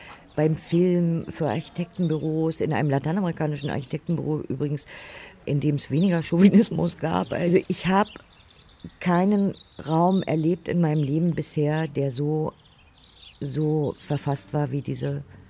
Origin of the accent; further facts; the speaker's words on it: East Germany, Germany; weil ich bin aus dem Osten.